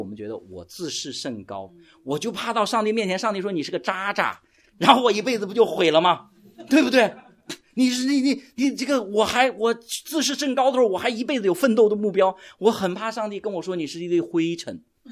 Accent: China; 在我们中国人当中特别明显

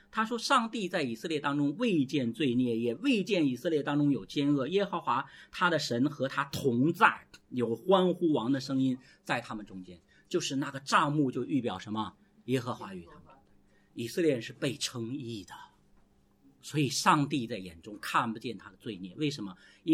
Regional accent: Inner Mongolia, China; 我们小的时候，我是在内蒙古长大的

